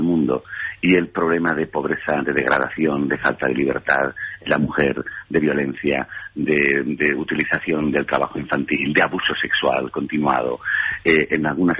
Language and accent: Spanish; Spain; lo que somos los españoles frente al cine y a nuestras cosas.